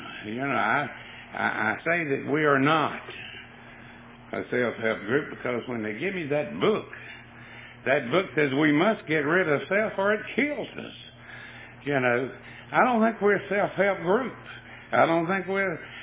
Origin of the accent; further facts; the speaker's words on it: Durham, North Carolina, United States; And Durham, it's my hometown.